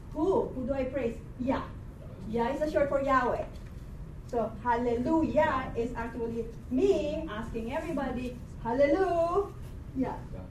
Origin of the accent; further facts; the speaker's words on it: Philippines; I'm Filipino, I'm sorry.